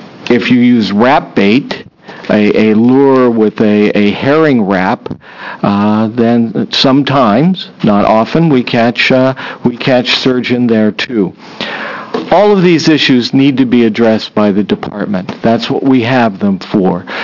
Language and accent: English; Astoria, Oregon, United States; I'm from Astoria, Oregon.